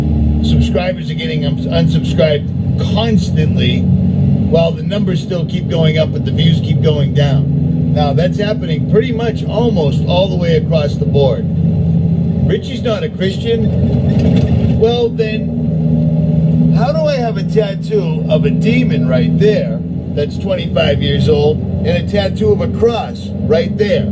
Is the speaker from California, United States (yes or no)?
no; Lynn, Massachusetts, United States; I'm from Lynn, Massachusetts. I grew up on Arlington Street. I lived on Haviland Ave, 62 Haviland Ave, for like 18 years.